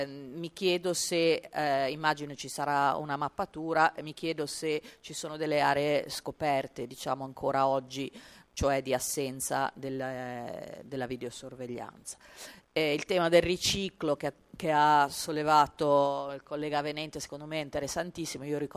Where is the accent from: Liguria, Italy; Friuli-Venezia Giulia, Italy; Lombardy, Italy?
Liguria, Italy; Genoa; ma c'è anche il tema che siamo genovesi e davvero non si butta via niente